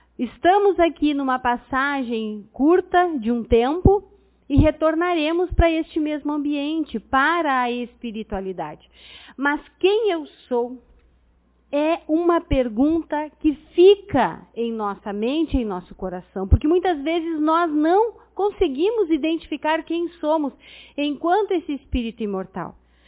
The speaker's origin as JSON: {"language": "Portuguese", "town": "Lavras do Sul", "region": "Rio Grande do Sul", "country": "Brazil", "tie": "born or raised there", "said": "semana passada eu estava em Lavras do Sul, minha terra natal, fazendo palestra"}